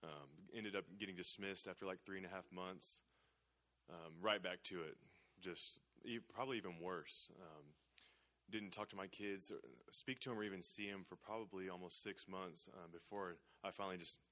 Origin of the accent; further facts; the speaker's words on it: Tulsa, Oklahoma, United States; also born or lived in Orange County; I'm 29 years old, pretty much from Tulsa. I was born in California, in a little town in Orange County, but I've lived in Tulsa for 25 years.